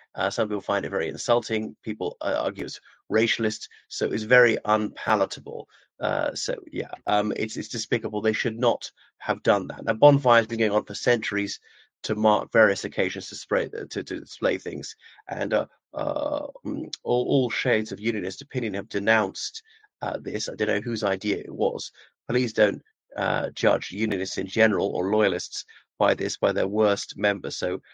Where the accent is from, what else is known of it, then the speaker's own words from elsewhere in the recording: Ireland; o everyone … from Ireland.